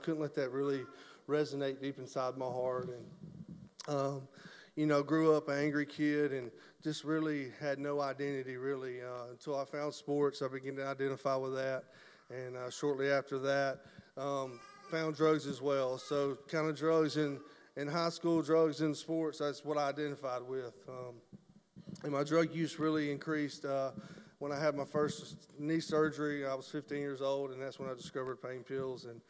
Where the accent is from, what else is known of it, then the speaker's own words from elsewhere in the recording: Corner, Alabama, United States; I'm from Corner, Alabama. I'm 35 years old.